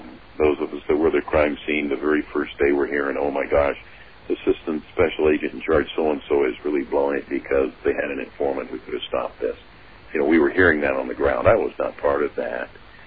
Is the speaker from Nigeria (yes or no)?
no; United States; I think that as an American, and I am an American, I have that right.